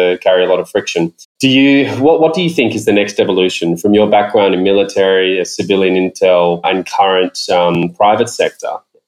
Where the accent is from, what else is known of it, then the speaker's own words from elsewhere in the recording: Australia; this is one that my home country, the ex-prime minister, was famous for saying, the rules of Australia trump the rules of mathematics.